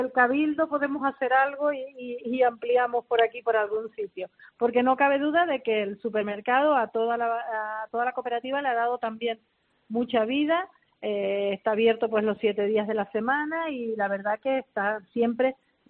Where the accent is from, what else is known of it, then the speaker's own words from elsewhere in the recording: Canary Islands, Spain; los canarios y los que nos visitan o los que viven habitualmente como canarios aquí en las islas, tenemos que ser todos más egoístas